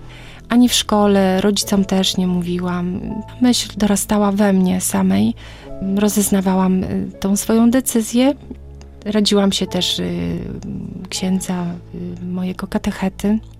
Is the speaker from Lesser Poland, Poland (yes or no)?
no; Gdańsk, Pomeranian Voivodeship, Poland; Tata do dzisiejszego dnia jest kościelnym w parafii właśnie na Przymorzu. Wychowałam się na podwórku, można powiedzieć, kościelnym, bo mój blok stoi w sąsiedztwie bezpośrednim kościoła parafialnego